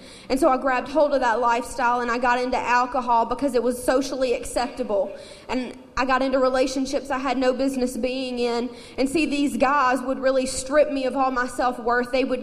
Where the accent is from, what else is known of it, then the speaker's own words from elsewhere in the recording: Mississippi, United States; now in Michigan, United States; I'm 26 years old, and as you can tell, I'm not from Michigan. I'm from Mississippi.